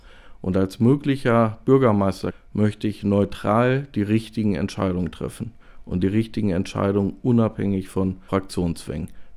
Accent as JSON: {"language": "German", "town": "Erzen", "country": "Germany", "said": "Zum einen ist es so, dass ich aus Erzen komme. Erzen ist meine Heimat, mein Zuhause. Hier fühle ich mich wohl"}